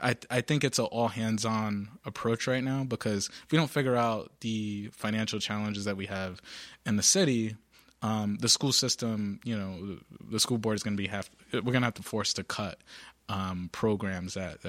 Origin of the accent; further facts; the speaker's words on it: Providence, Rhode Island, United States; I grew up in the South Side of Providence.